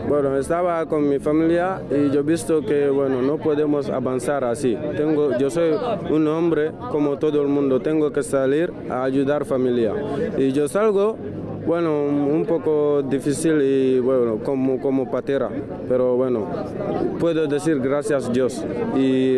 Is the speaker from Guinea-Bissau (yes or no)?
yes; Guinea-Bissau; now in Spain; vengo de Guinea-Bissau